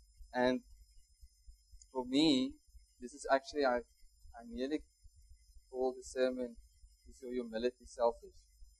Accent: Northern Cape, South Africa; When I came from Cayman's, it's a mega city in the Northern Cape

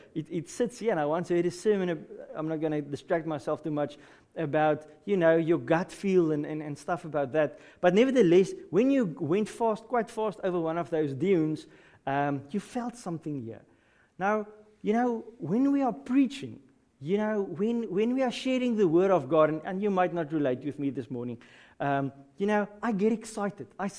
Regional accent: Western Cape, South Africa; I grew up there in the Boland, there in the Western Cape, green and lush and everything.

